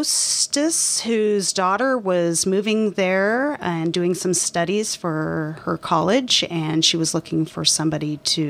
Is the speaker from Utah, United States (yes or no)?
no; Fall City, Washington, United States; Well, I grew up 30 miles east of Seattle in the Snoqualmie Valley in a little town called Fall City.